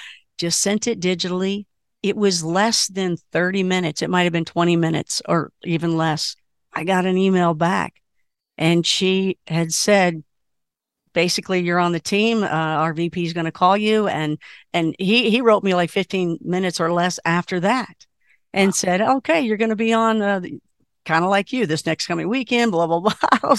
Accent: Kentucky, United States; Hey, she's from Kentucky. I'm from Kentucky. She went to UK. I went to UK.

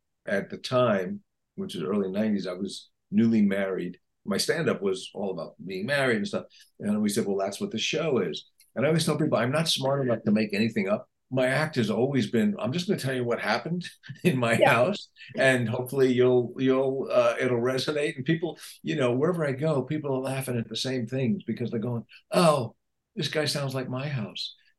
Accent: New York City, New York, United States; I'm from the city. I'm from New York, but I went to school up in Binghamton. So I'm familiar with upstate-ness.

